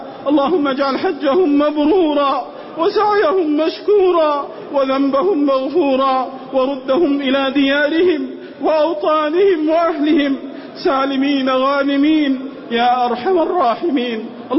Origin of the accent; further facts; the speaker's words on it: Saudi Arabia; وأراد بلادنا المملكة العربية السعودية بسوء